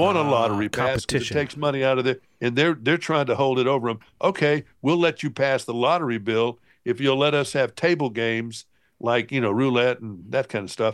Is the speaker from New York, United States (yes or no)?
no; Alabama, United States; The fact that Alabama can't get a lottery passed, we're one of the few states in the country, my home state, that can't get a lottery passed.